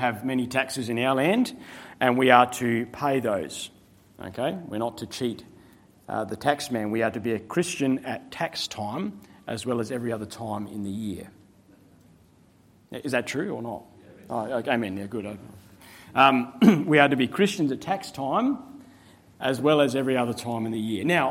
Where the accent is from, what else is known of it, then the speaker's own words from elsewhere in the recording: Australia; I'm qualified to say this because I'm an Australian, okay?